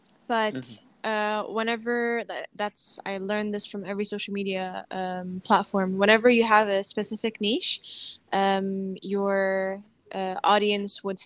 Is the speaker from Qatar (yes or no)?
yes; Qatar; Mm-hmm. I was born and raised in Qatar. I'm originally Syrian